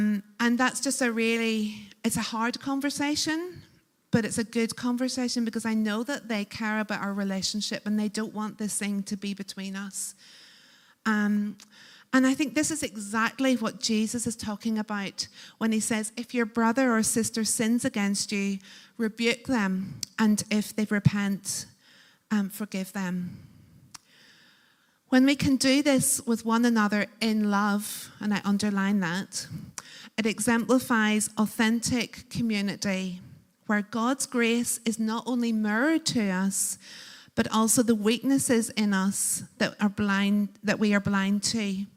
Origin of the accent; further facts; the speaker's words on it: Northern Ireland, United Kingdom; I'm from a culture, Northern Ireland, for those who don't know my accent, from rural Northern Ireland.